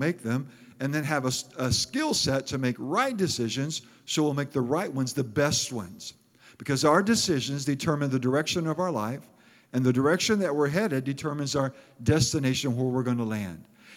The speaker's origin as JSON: {"language": "English", "region": "Iowa", "country": "United States", "said": "We're from Iowa. My family are farmers."}